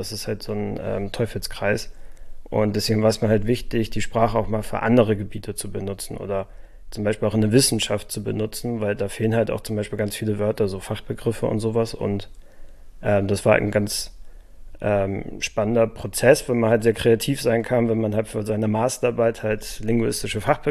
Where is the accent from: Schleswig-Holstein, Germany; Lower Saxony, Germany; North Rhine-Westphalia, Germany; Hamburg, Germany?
Schleswig-Holstein, Germany; Ich komme eigentlich aus Schleswig-Holstein. Ich habe mein Plattdeutsch von meiner Oma her. Die spricht den Übergangsdialekt zwischen Nordniedersächsisch und Mecklenburg-Vorpommerisch. Also alles bunt durcheinander.